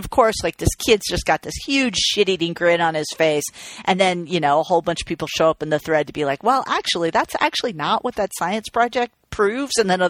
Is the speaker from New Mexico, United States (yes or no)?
no; Massachusetts, United States; And like I'm from Massachusetts, so, you know, I have feelings about it.